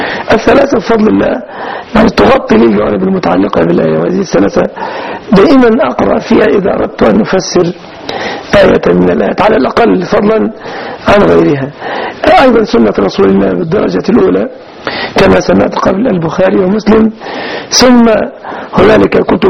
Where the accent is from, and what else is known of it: Egypt